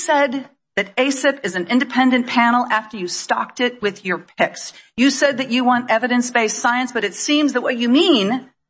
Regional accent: Minnesota, United States; in the days after the tragic shooting at Annunciation Catholic School in my home state of Minnesota

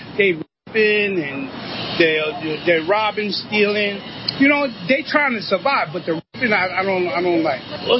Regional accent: New York, United States; In New York, because I'm from New York

